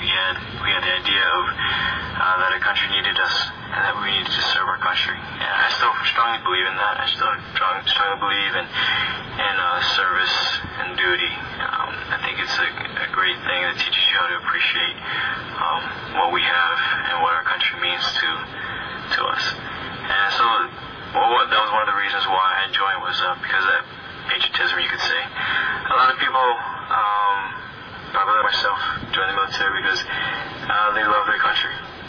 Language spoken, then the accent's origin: English; Hawaii, United States; I was born and raised in Hawaii.